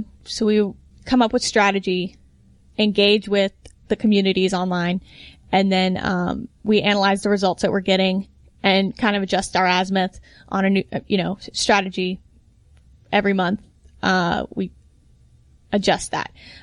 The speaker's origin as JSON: {"language": "English", "region": "Georgia", "country": "United States", "tie": "born or raised there", "said": "You know, I grew up here in Cobb County. I know a lot of people here. It's important to me. Atlanta is important to me. Cobb County is important to me."}